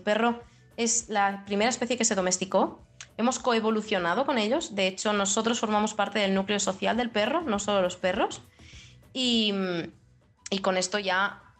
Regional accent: Spain; first language Catalan; Spanish is a second language; yo a los perros de por sí les hablo en catalán, es mi lengua materna, entonces yo les hablo en catalán

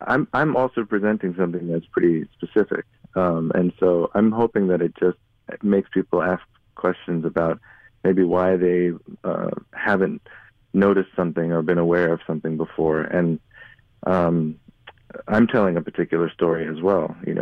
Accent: Dar es Salaam, Tanzania; because I grew up in East Africa, I grew up in Dar es Salaam

